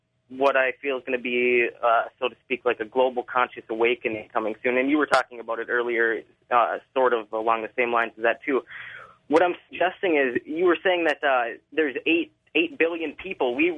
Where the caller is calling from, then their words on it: Superior, Wisconsin, United States; Yes, I am from Superior, Wisconsin.